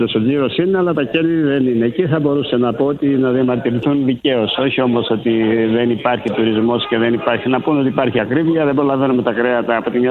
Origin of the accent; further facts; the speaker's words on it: Greece; Εγώ βλέπω το αντίθετο, δεν ξέρω, εμείς σαν Έλληνες έχουμε μάθει να παραπονιόμαστε και νομίζω άδικα.